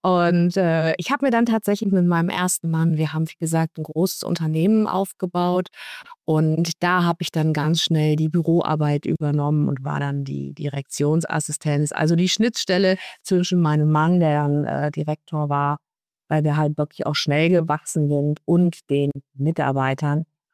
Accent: Braunschweig, Lower Saxony, Germany; als gebürtige Braunschweigerin bin ich fast mein ganzes Leben in diesem Bereich aufgewachsen, in Niedersachsen, also Braunschweig. Mein Wohnort war zwischen Gifhorn und Vordorf.

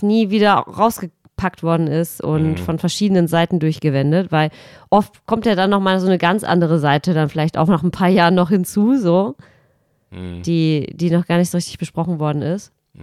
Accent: East Germany, Germany; habe ich auch mich teilweise auch als Ossi vorgestellt

